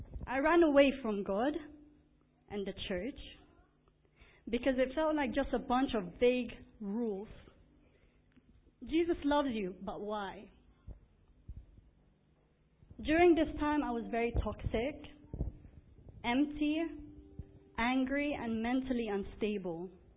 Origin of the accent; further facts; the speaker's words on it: Philippines; I'm 22 years old, and I'm from the Philippines. I'm thankful to have come from a Christian family